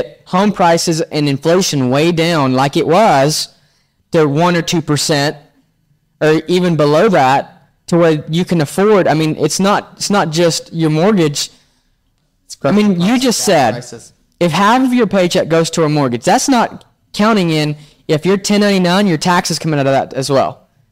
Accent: Texas, United States; I mean, we're from Texas, so we still see great prices down here, right?

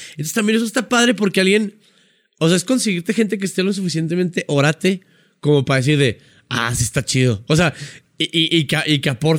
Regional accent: Chihuahua, Mexico; Soy un güey de Chihuahua

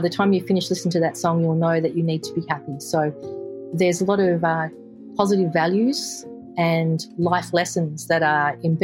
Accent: Cooranbong, New South Wales, Australia; we're from Currumbong, which is just between Sydney and Newcastle, and not far from Avondale University

